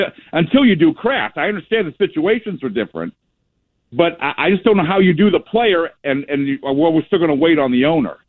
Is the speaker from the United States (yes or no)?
yes; New Hampshire, United States; if he's got legal defenses in my home state of New Hampshire